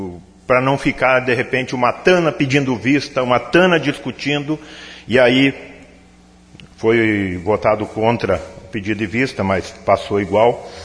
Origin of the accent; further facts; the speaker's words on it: Campestre, Brazil; minha terra natal, onde eu tenho o maior orgulho de pertencer ao meu Campestre.